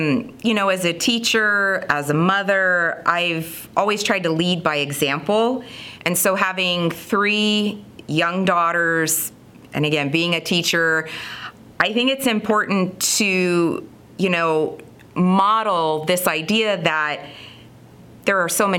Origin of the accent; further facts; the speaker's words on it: Las Vegas, Nevada, United States; I also had an offer for UNLV. I'm from Las Vegas.